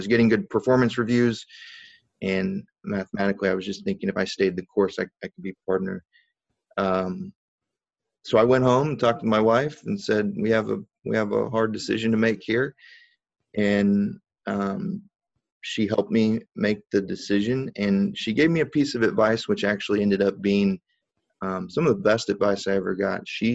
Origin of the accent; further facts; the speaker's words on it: Ozark, Missouri, United States; there was a change that happened in my life and in my hometown, which is Ozark, Missouri, which is very near, Branson, Missouri.